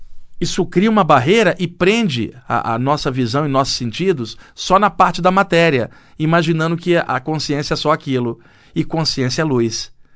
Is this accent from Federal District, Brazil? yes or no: no; Duque de Caxias, Rio de Janeiro, Brazil; now in São Paulo, Brazil; eu morava no bairro das Laranjeiras, perto do campo do Fluminense. Meu pai perdeu o emprego, teve que mudar para a Baixada Fluminense, ali onde eu cresci, em Duque de Caxias. Então, o bairro onde a gente morava tinha muito imigrante nordestino.